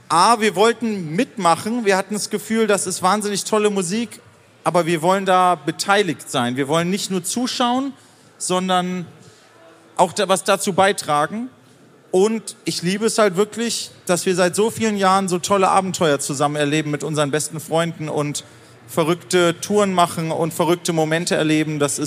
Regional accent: Göttingen, Lower Saxony, Germany; wir kommen ja aus Göttingen

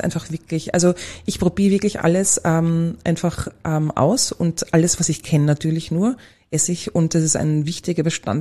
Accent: Vienna, Austria; ist ein tschechischer Name. Ich bin eine typische Wienerin

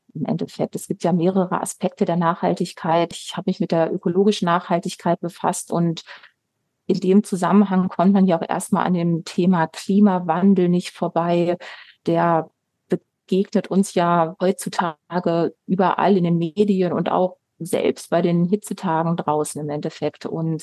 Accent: Bielefeld, North Rhine-Westphalia, Germany; Ich komme aus der Stadt, die es gar nicht gibt, nämlich Bielefeld.

